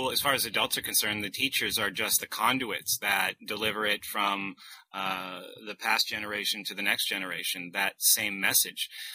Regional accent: Exeter, New Hampshire, United States; being in close proximity to where I grew up here in New Hampshire, I do meet a lot of kids who go to Exeter High School, where I went to high school.

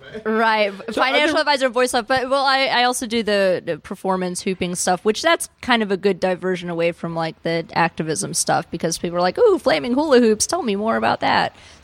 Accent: Pensacola, Florida, United States; I grew up in Pensacola, which has a lot of kind of Christian Baptist fundamentalist types

